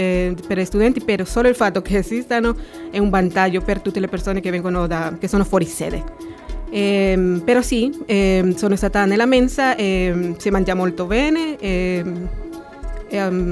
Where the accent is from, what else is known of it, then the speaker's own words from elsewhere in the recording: Tegucigalpa, Francisco Morazán, Honduras; Italian is a second language; now in Cagliari, Italy; Tegucigalpa, Honduras.